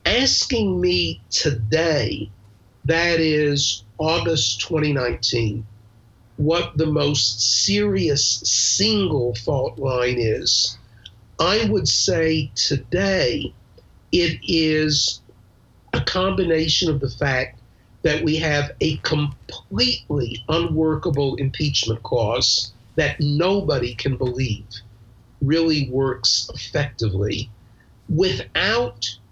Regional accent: North Carolina, United States; So I grew up in North Carolina in the 1950s. I grew up in a county that had about 30,000 people.

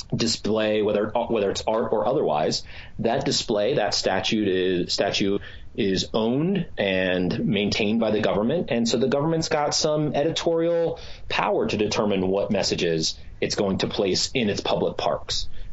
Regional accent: Pittsburgh, Pennsylvania, United States; I say those because I'm from Pittsburgh and I'd love to have one of those license plates.

